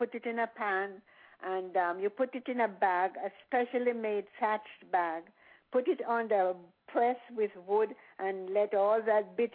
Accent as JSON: {"language": "English", "town": "Bull Savannah", "region": "Saint Elizabeth", "country": "Jamaica", "tie": "born or raised there", "said": "I grew up in Bull Savannah."}